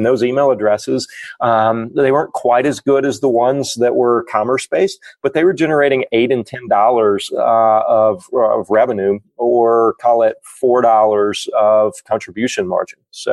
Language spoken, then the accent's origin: English; Arkansas, United States; Well, you know, I'm a redneck. I grew up in Arkansas. All my friends, these are my friends.